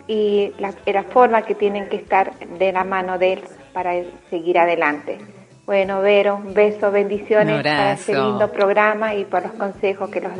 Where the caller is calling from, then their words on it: Mendoza, Argentina; de Mendoza, te cuento